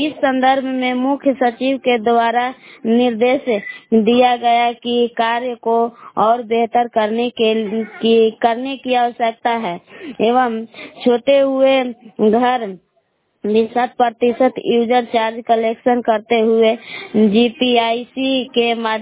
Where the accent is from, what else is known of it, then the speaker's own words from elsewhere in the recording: Bilaw, Bihar, India; मैं ग्राम बिलाव जिला कैमूर भभुआ के निवासी हूँ।